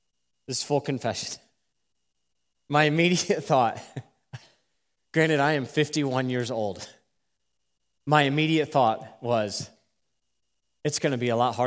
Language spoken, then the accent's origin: English; Greensboro, North Carolina, United States; the home I grew up in Greensboro